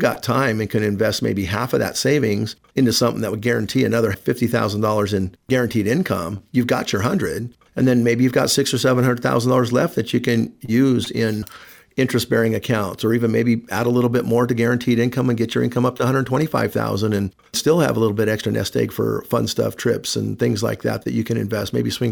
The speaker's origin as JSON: {"language": "English", "region": "California", "country": "United States", "tie": "born or raised there", "said": "which I know about growing up in California and still having mom and a lot of relatives living out there."}